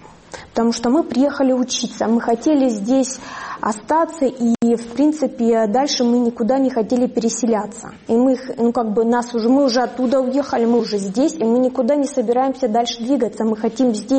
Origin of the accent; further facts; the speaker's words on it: Donetsk, Donetsk Oblast, Ukraine; moved away as an adult; я переселенка из Донецка. Я приехала сюда с двумя детьми и вижу свое будущее в Горняке, потому что в Донецке я его не увидела.